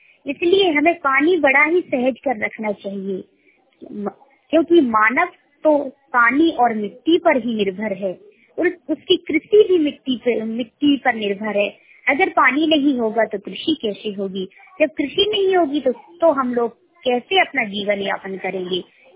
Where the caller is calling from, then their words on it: Madhya Pradesh, India; इस सूखे की चपेट में हमारा जिला भिंड आ रहा है, क्योंकि यहाँ पर पानी की शॉर्टेज ही हो रही है और पानी बहुत कम है।